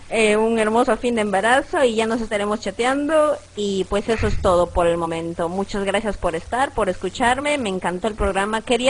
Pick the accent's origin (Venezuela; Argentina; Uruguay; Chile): Argentina; accent: Argentine; Lástima que no hice gala de mi super acento argentino.